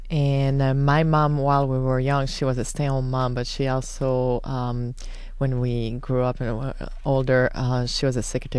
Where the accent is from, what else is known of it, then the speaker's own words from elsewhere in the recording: Lac Beauport, Quebec, Canada; I grew up in Lac Beauport, where most of the people were doing alpine skiing because I was in the mountains.